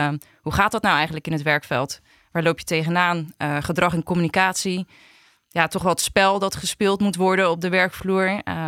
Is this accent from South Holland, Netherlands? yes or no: yes; Rotterdam, South Holland, Netherlands; geboren en getogen in Rotterdam. Ik ben 28 jaar